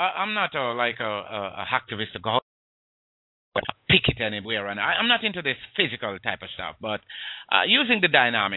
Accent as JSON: {"language": "English", "country": "Jamaica", "tie": "born or raised there", "said": "I grew up in Jamaica, and I did a little carpentry."}